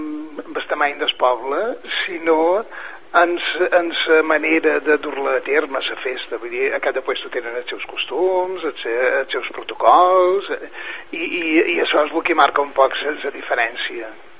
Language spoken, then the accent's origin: Catalan; Ciutadella, Balearic Islands, Spain; born there; jo vaig néixer a Ciutadella, justament.